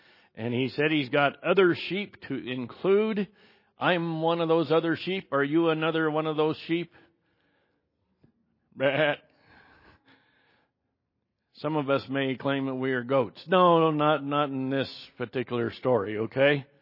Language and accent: English; Pacific Northwest, United States; I'm from Northwest, so I've been on the Oregon Trail and seen the remaining tracks of the old wagon trains, stagecoaches, and everything that went through that region.